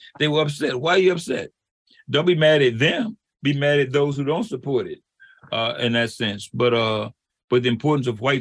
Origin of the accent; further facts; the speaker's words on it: the South, United States; I remember growing up in the South